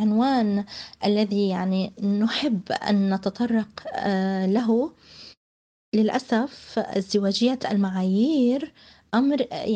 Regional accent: Palestine; ولنرفع صوتنا أيضا كفلسطينيين ونعاني من هذه الازدواجية

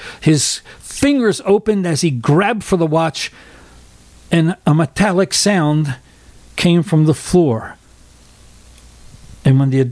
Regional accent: Baltimore, Maryland, United States; Because where I grew up in Baltimore, that was one of the main stores close to our house.

